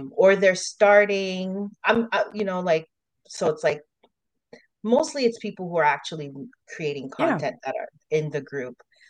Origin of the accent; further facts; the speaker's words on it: Canada; when we felt more comfortable to say we're Canadian, we were in Montreal at the time